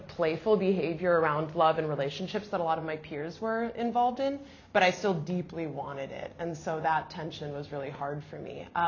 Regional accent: Midwest, United States; I was raised in the Midwest by a mom from Ecuador and a dad from rural Wisconsin, and I joke that the only thing they had in common was that they were both extremely Catholic. So I also grew up extremely Catholic.

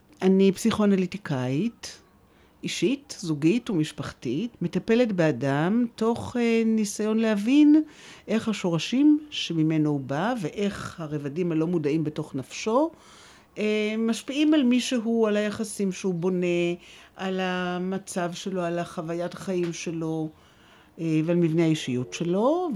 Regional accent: Jerusalem, Jerusalem District, Israel; אני ישראלית, ואני ירושלמית, מצד אחד שורשים עמוקים בירושלים, ומצד שני שורשים עמוקים בשואה.

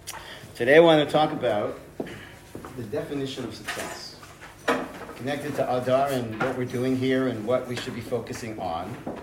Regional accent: Toronto, Ontario, Canada; I'm from Toronto, Canada.

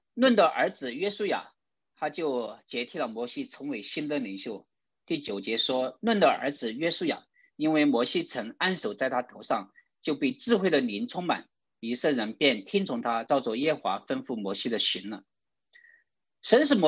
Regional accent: China

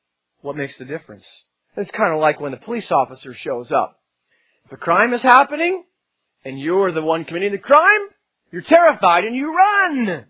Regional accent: United States; but you know, I'm American, so shorten everything as much as you can.

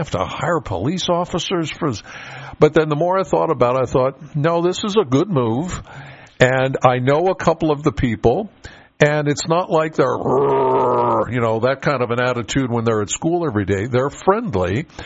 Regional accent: Penns Valley, Pennsylvania, United States; Now I'm from Penns Valley, all right?

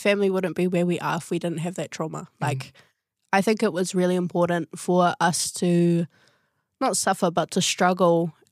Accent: New Zealand; first language Maori; And I am the first person in, I think, three generations to grow up as te reo Māori as my first language.

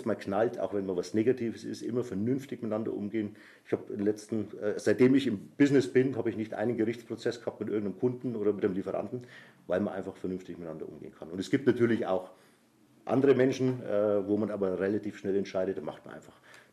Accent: Naila, Bavaria, Germany; born there; also ursprünglich bin ich in Naila geboren.

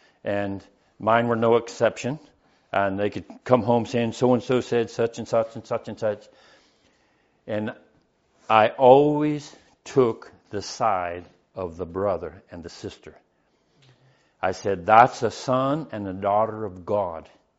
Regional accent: California, United States; When I was coming up, I came from California, the concrete jungle. I came from the West Coast, which was the worst of the worst of the worst.

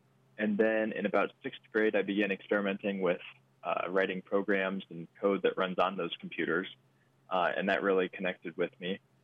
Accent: Sioux City, Iowa, United States; So I grew up in Sioux City, Iowa, attending Holy Cross Parish.

